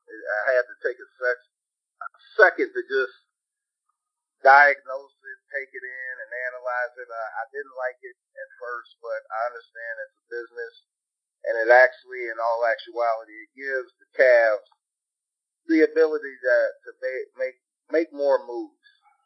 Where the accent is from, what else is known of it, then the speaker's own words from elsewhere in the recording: Ashtabula, Ohio, United States; from the Ashtabula, Ohio, home of Urban Meyer as well.